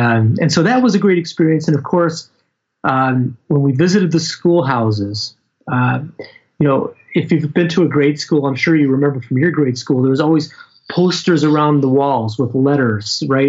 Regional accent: Michigan, United States; And for me, it wasn't too bad because I'm from Michigan

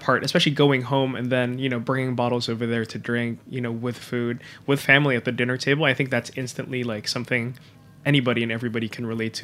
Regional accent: Manila, Metro Manila, Philippines; I was born and raised in Manila. Spent all my life over there. Not a big wine-drinking city yet.

